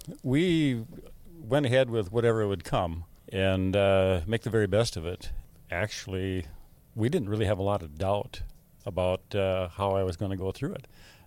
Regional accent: Rosemount, Minnesota, United States; Well, I'm from Rosemount area, and I'm 71 years old.

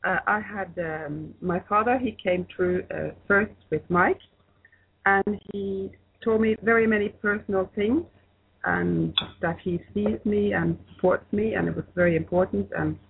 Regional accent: Bergen, Vestland, Norway; English is a second language; I'm from Bergen, Norway.

